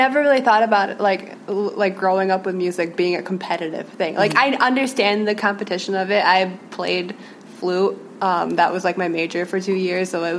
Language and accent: English; Williamstown, New York, United States; So I am from Williamstown, New York. Mm-hmm. It is a super small town, and where I live, I'm surrounded by woods and fields, and it's basically farm country out there. So I grew up on country music